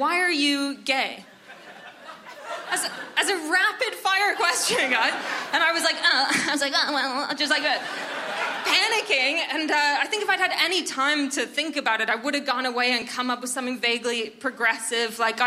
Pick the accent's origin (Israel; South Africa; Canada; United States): Canada; Toronto, Ontario; now in England; I'm from Toronto, but I live in England.